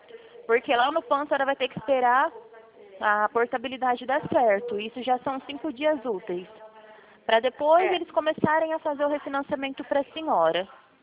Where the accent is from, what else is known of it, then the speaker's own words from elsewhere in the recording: Presidente Prudente, São Paulo, Brazil; Eu sou de Presidente Prudente.